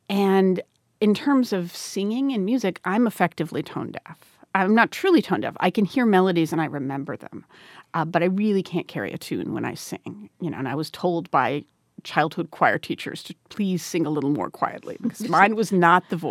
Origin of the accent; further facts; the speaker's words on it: Mazomanie, Wisconsin, United States; Yes, I grew up in Mesomeni.